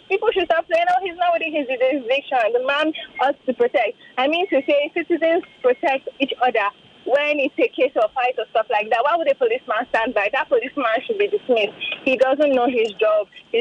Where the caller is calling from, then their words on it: Isolo, Lagos, Nigeria; Calling from Isolo.